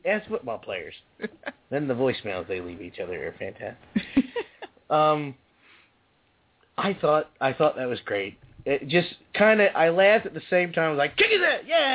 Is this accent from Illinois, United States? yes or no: no; Virginia, United States; I'm from Virginia.